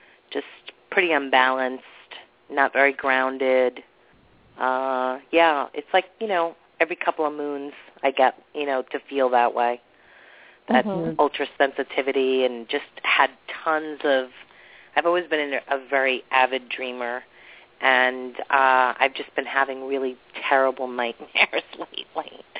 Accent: New York, United States; I'm from New York.

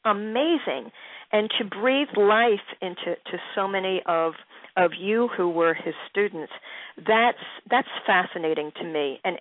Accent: Philadelphia, Pennsylvania, United States; having been born and raised in Philly and with the myriad of music that we were all privy to hear, we had some of the best music in the world.

